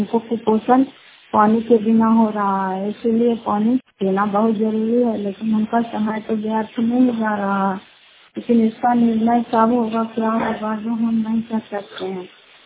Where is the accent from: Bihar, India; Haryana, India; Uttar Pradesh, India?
Bihar, India; Fatehpur; से नगर फतेहपुर पंचायत मकरौता जिला नालंदा रायपत्ता ब्लॉक की निवासी हूँ